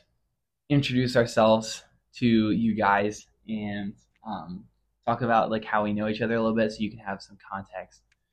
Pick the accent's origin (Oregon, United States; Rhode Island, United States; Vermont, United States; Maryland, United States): Maryland, United States; I am from Cecil County, Maryland.